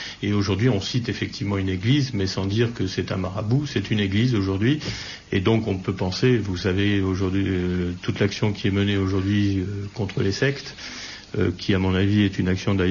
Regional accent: Oran, Oran Province, Algeria; moved away; Comme vous le savez, je suis pied-noir, je vivais au rang.

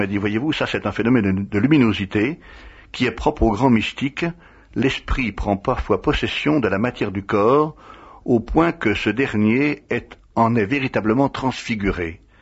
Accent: France; moi je suis français, nous on garde la tête froide

